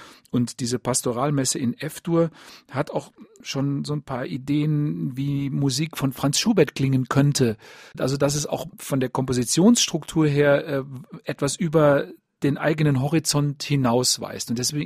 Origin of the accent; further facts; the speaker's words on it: Rhineland, Germany; born there; now in Bavaria, Germany; das kann ich als gebürtiger Rheinländer schon sagen